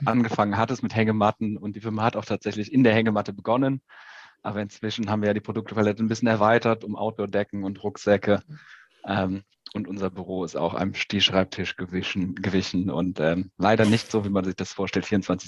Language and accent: German; Aachen, North Rhine-Westphalia, Germany; born there; geboren irgendwie in Aachen, von ein bisschen mehr als 30 Jahren